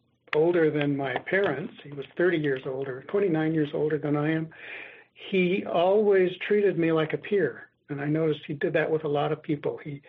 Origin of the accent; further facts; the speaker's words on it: Utah, United States; As soon as he found out I was from Utah, he asked me if I was a member of the church